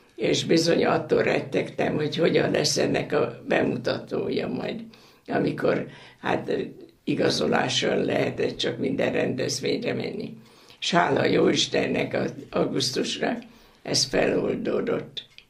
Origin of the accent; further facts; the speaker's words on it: Balatonkenese, Veszprém County, Hungary; born there; Ugye hát én is itt születtem Kenesén